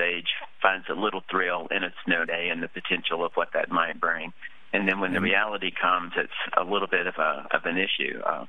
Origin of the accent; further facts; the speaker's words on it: Alabama, United States; I grew up in Alabama, in the northeastern corner of Alabama, the highest elevation of the state and pretty far south.